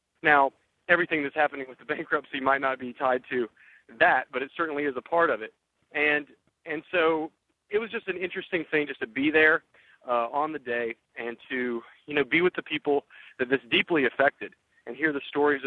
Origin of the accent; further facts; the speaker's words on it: Georgia, United States; And if you look at my home state of Georgia, where there is no General Motors anymore